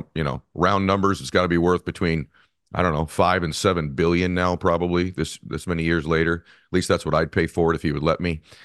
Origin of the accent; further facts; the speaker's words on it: Weymouth, Massachusetts, United States; born there; well, I was born in Weymouth, but I've been a lifetime fan.